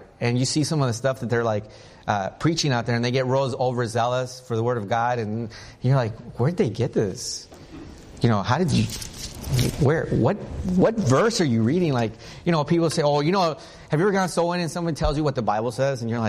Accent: the South, United States; By the way, Cincinnati's great, but I'm from the South. You know, I love my humidity.

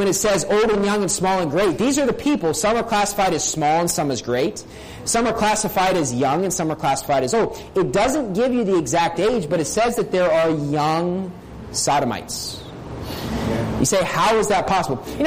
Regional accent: Bridgeport, West Virginia, United States; Like, I was raised in Bridgeport, West Virginia.

